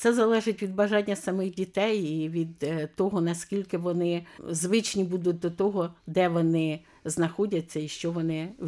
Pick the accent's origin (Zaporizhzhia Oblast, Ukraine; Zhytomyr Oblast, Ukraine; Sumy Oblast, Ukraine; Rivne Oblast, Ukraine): Sumy Oblast, Ukraine; moved away as an adult; now in Vilnius, Lithuania; Я приїхала з України у червні 22-го року. Сама я із Сумської області, це прикордоння із Росією.